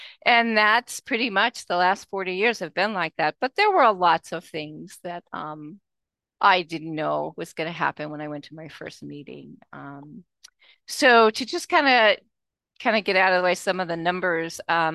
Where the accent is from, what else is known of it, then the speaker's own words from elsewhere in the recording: Long Island, New York, United States; I'd already had a childhood growing up on Long Island with 7 out of 8 kids